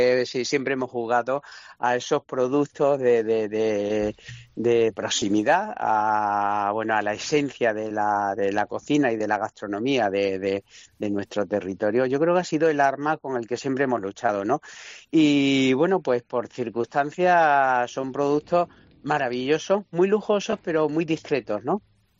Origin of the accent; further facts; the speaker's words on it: Casar de Cáceres, Extremadura, Spain; Yo soy del Casar, ¿eh?